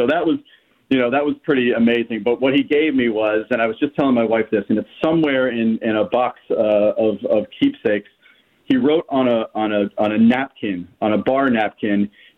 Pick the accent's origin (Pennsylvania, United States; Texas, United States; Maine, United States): Pennsylvania, United States; Green Tree; now in New York City, United States; so I grew up in Greentree